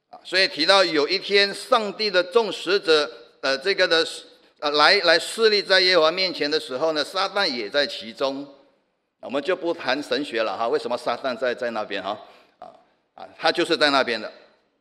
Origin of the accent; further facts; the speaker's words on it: Singapore; 我相信我们新加坡人应该是最熟悉的